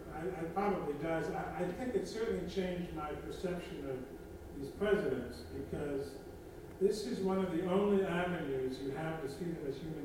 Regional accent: Illinois, United States; I didn't feel like going there again because I grew up in Illinois.

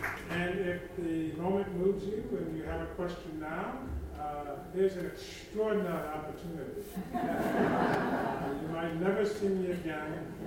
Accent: Illinois, United States; I didn't feel like going there again because I grew up in Illinois.

